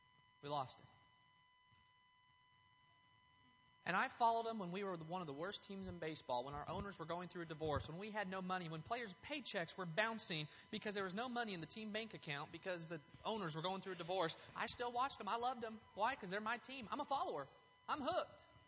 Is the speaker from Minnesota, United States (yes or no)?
no; Los Angeles, California, United States; I grew up watching Kobe Bryant and Shaquille O'Neal for the Lakers. That was my hometown team.